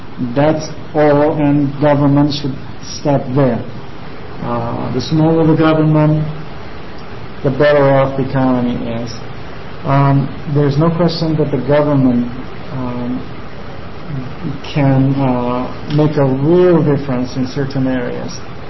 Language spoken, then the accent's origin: English; South Korea; English is a second language; So I grew up in South Korea, which means government led economic growth